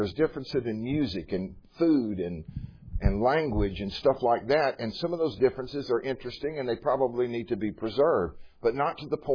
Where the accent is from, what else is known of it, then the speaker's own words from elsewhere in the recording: Texas, United States; I came from Texas, so horse thieves in Texas, which is a big deal over there.